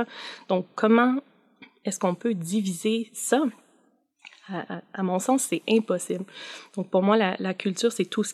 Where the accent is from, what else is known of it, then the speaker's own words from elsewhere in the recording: Ontario, Canada; Moi, j'ai grandi, je viens du nord de l'Ontario. J'ai grandi dans une situation francophone minoritaire. Donc, j'ai toujours évolué dans les deux langues.